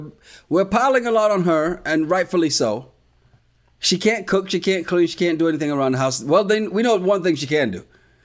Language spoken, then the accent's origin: English; Montserrat; also born or lived in Saint Kitts; when I grew up on Montserrat, or when I grew up in St. Kitts